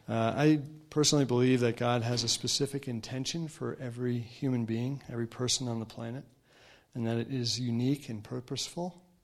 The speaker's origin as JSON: {"language": "English", "region": "New Jersey", "country": "United States", "said": "I'm from New Jersey, so I'm more given to really loud outbursts of truth and happiness and anger."}